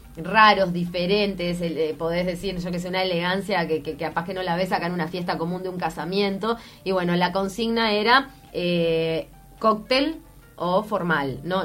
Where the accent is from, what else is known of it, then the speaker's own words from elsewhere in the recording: Uruguay; Así somos los uruguayos